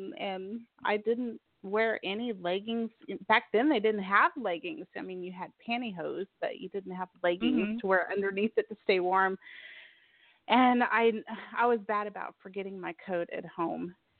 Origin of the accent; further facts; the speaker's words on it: Colorado, United States; I grew up in Colorado when I was really young.